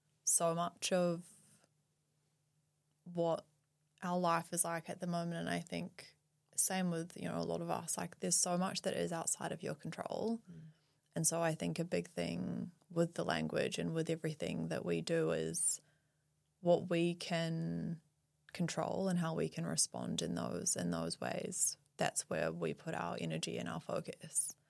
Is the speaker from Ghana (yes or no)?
no; New Zealand; We're obviously from New Zealand, so we have a lot of, yeah, like family and friends in New Zealand as well as here.